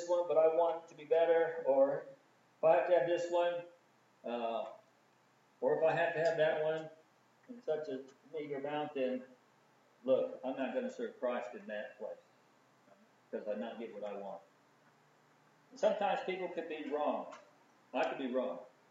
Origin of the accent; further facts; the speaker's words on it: United States; I copped it as an American. Because because I'm an American, I am oil thirsty.